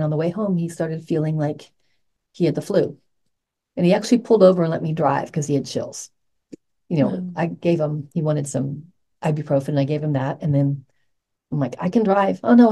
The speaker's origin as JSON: {"language": "English", "region": "California", "country": "United States", "tie": "born there", "said": "I was born in California."}